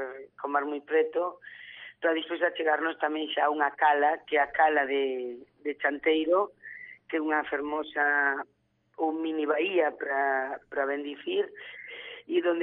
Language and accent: Galician; Galicia, Spain